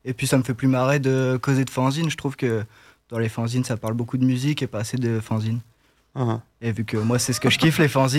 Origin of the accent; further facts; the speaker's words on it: Marcq-en-Barœul, Hauts-de-France, France; Moi je suis de Marc-en-Barreul, j'aime bien aller à Marc-en-Barreul.